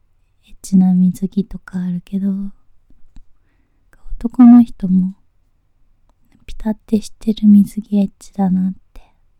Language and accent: Japanese; Tokyo, Japan; 東京都出身です。